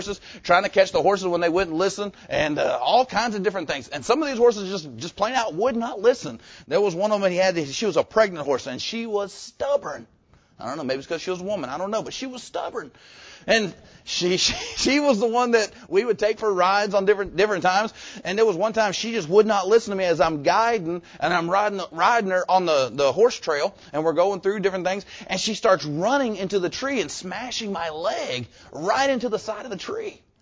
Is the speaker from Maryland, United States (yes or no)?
no; Jacksonville, Arkansas, United States; We had the church that we grew up in down in Arkansas, Bible Baptist Church in Jacksonville.